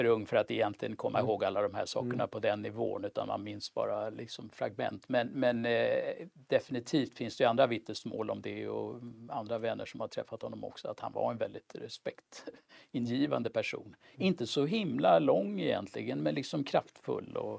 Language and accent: Swedish; Stockholm, Stockholm County, Sweden; born there; Jag är född på Kungsholmen i Mariebergs kollektivhus som det hette. Mina föräldrar var akademiker bägge två och det var ett hus som var anpassat just för unga akademiker.